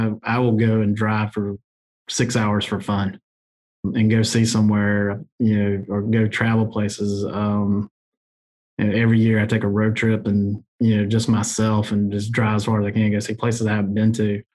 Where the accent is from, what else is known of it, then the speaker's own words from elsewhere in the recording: Georgia, United States; If you're growing up in Georgia in the mid to late 80s and early 90s, you know